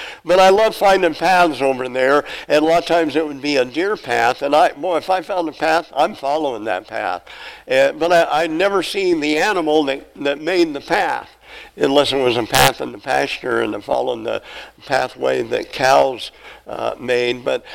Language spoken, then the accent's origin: English; Nebraska, United States; We live really close in our growing up in South Central Nebraska on the farm.